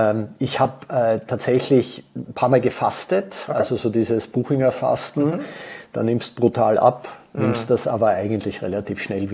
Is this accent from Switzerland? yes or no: no; Vienna, Austria; now in Frankfurt, Germany; gebürtiger Österreicher, hat man vorher gerade, komme aus Wien, lebe aber mein halbes Leben in Deutschland, in Frankfurt.